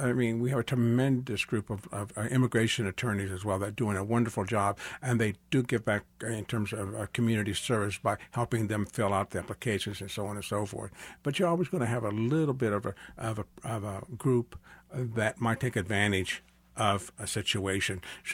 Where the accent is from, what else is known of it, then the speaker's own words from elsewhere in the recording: Kansas City, Missouri, United States; born there; I was born here in Kansas City, Missouri